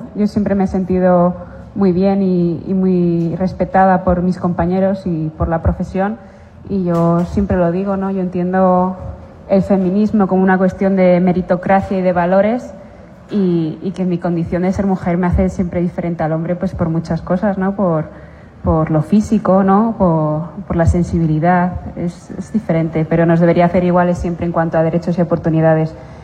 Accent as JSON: {"language": "Spanish", "town": "Aguilafuente", "region": "Castile and León", "country": "Spain", "tie": "born or raised there", "said": "Mi afición y mi pasión por el mundo del toro nace en mi pueblo, que se llama Aglafuente, es un pueblo de una provincia de España que se llama Segovia"}